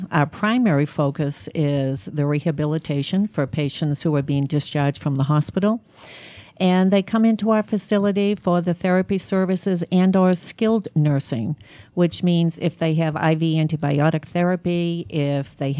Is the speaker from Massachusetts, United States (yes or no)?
yes; Boston, Massachusetts, United States; now in Atlanta, United States; No, I'm still Beantown is my hometown. And I started out as an admissions office in Massachusetts